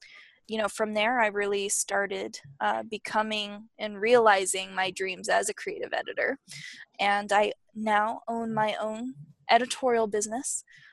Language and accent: English; Las Vegas, Nevada, United States; moved away as an adult; I am actually from Las Vegas, born and raised. There are not a lot of us, and I just on an 18-year-old's whim just up and left and went across the country to go to the school.